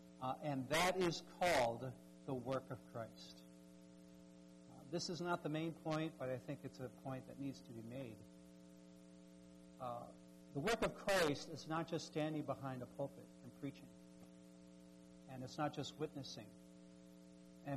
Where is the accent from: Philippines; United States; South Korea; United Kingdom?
Philippines; moved away; You know, when I came from the Philippines here, it was like 24 hours, 26 hours.